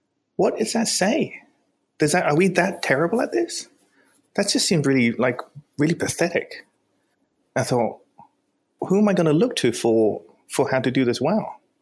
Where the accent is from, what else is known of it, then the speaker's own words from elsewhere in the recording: South East England, United Kingdom; You know, like growing up in England, we were in Surrey.